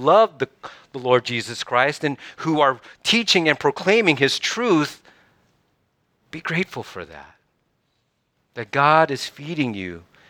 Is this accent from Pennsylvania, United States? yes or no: no; Vallejo, California, United States; I grew up in Vallejo. It's not the greatest school system in the world.